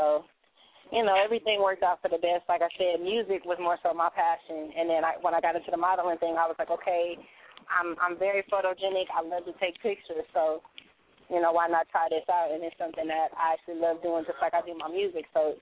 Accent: Chicago, Illinois, United States; also born or lived in Lancaster / Oklahoma / Oregon; But I was born out here in Lancaster, and then I moved out to Chicago, so I was raised out there.

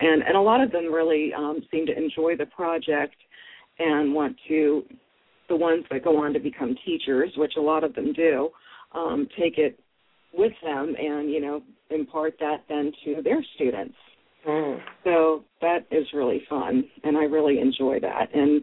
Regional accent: United States; I don't know if I would call what I do African art since I'm American

